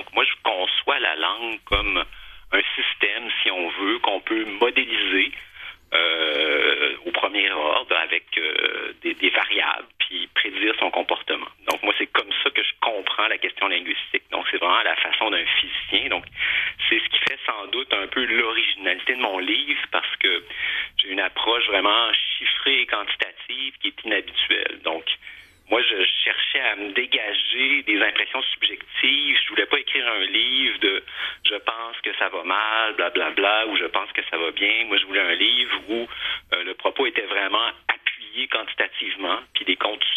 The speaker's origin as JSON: {"language": "French", "town": "Quebec City", "region": "Quebec", "country": "Canada", "said": "Ben, moi, j'ai fait mes études d'ingénierie à l'Université Laval à Québec. Donc, je suis originaire de Québec."}